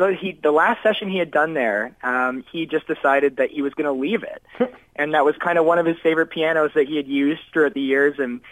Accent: Ontario, Canada; in London, Ontario, back in near my hometown.

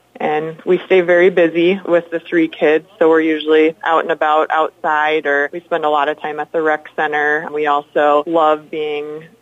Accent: Ankeny, Iowa, United States; Yeah, I grew up in the Ankeny area, and so I actually played for Ankeny High School

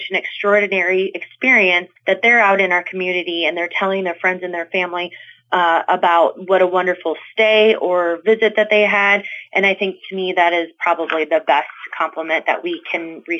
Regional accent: Mallard, Iowa, United States; I didn't grow up here. I grew up in Mallard, Iowa, but since moving here in 2009, this has really become my home.

